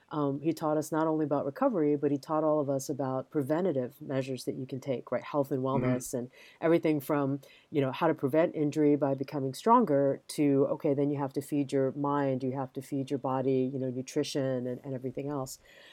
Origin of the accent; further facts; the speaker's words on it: Hawaii, United States; I come from Hawaii. And in Hawaii, sports is all sports are the national pastime.